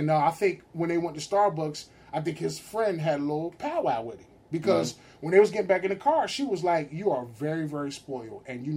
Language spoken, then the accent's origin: English; Camden, New Jersey, United States; now in Philadelphia, United States; Oh, I'm from Camden. Can't nobody from Camden tuned in.